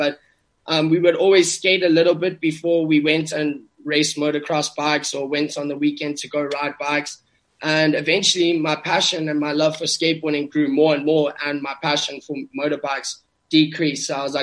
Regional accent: South Africa; because I grew up in South Africa, and it's pretty much the obstacles that I saw

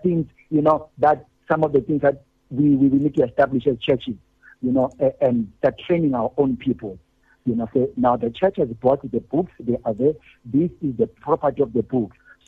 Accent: South Africa; the sad thing about us, especially as South African Christian community, is that we have books for everything in our home library

